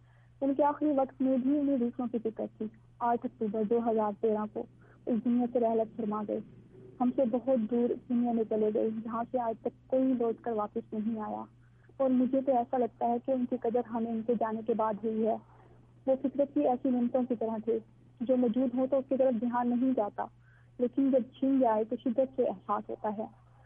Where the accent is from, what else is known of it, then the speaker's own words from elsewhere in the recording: Mailsi, Punjab, Pakistan; میں میلسی کی رہنے والی ہوں, میں 3rd ایئر کی اسٹوڈینٹ ہوں.